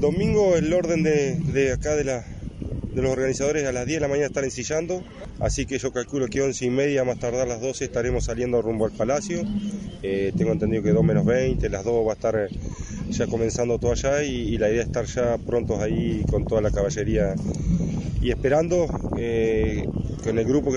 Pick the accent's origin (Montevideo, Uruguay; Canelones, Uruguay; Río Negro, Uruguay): Río Negro, Uruguay; Fray Bentos; vengo del departamento de Río Negro, la ciudad de Fray Bentos.